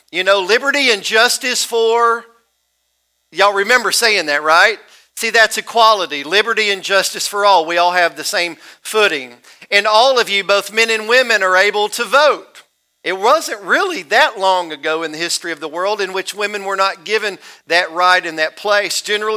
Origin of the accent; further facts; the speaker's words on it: Tennessee, United States; And in the county that I grew up in Middle Tennessee, there were 36 churches of Christ.